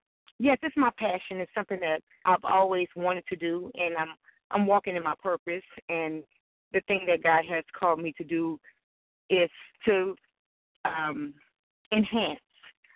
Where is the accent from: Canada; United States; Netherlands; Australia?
United States; New Orleans, Louisiana; now in Frisco, United States; I am currently living in Frisco, Texas. I'm originally from New Orleans. I moved here due to Hurricane Katrina.